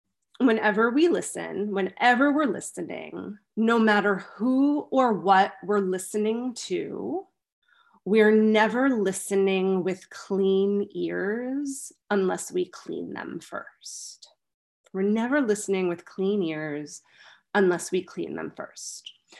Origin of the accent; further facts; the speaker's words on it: New York, United States; You know, I come from New York. I live in the South now. You know, having lived in the New York area my whole life